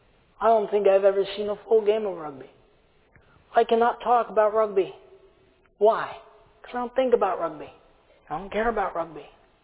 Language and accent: English; Brazil; I have both American citizenship and Brazilian citizenship. I grew up there in Brazil. I know the culture there.